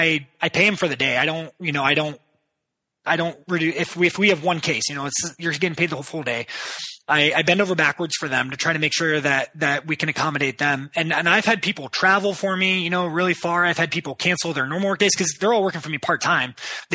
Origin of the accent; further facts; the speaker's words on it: Ohio, United States; I like history and I like the Great Lakes. I'm from Ohio.